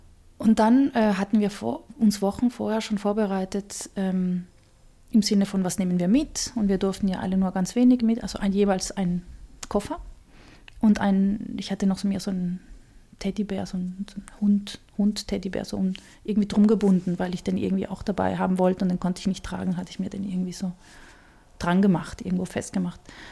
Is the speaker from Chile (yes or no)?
yes; Chile; Also in meiner Heimatstadt gibt es auch viele Tauben. Und die sind nahe am Meer, weil in Chile alles nahe am Meer ist.